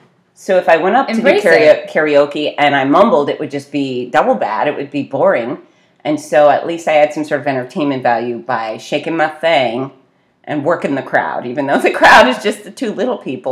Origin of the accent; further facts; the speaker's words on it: Fort Lauderdale, Florida, United States; I grew up in the beach in Fort Lauderdale, and we were always tanning and using baby oil